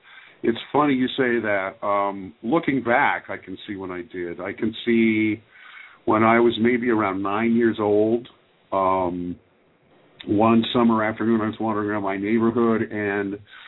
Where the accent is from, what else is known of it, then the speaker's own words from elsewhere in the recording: Canada; also born or lived in Ohio, United States / South America / Jamaica; I'm an American kid from Ohio, born in Canada, who never lived in the USA before I came here to college, because my father's job took us overseas. So I grew up in Canada, I grew up in South America, I grew up in Jamaica, I finished high school in Jamaica.